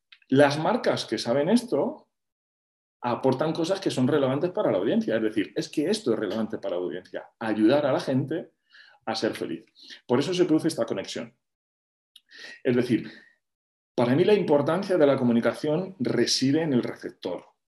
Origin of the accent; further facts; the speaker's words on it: Madrid, Community of Madrid, Spain; yo soy madrileño de pura cepa.